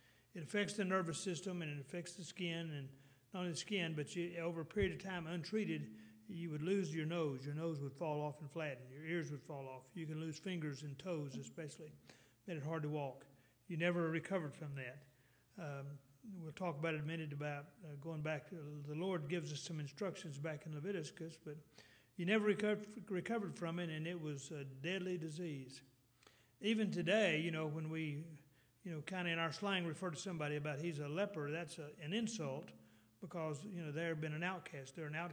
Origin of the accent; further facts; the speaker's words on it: Texas, United States; accent: Texas; not my Texas accent.